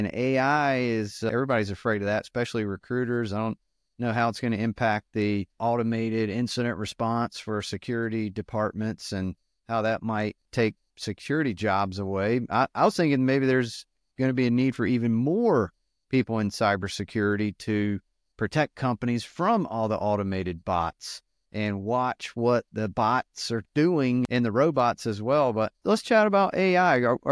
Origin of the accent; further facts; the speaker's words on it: North Carolina, United States; I'm a redneck from Duplin County, North Carolina at heart.